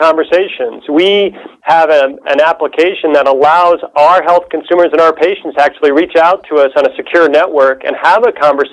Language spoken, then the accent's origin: English; New Jersey, United States; I'm a Northern New Jersey, Morris County boy, about 60 miles outside of New York City.